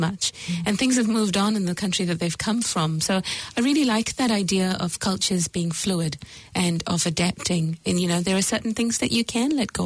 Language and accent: English; Singapore; also born or lived in India; I was born in India. You know, I grew up in Singapore. My parents left India at a specific point in time.